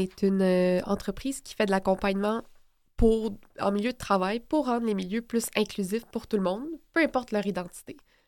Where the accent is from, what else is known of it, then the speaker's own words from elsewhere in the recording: Montreal, Quebec, Canada; born there; Moi, je suis née ici à Montréal, versus mes parents qui ont juste un accent.